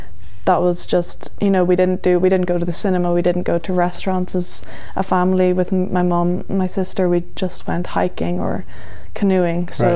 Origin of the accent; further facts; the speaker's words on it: Enniskerry, County Wicklow, Ireland; I'm really lucky that I grew up in Enniskerry community.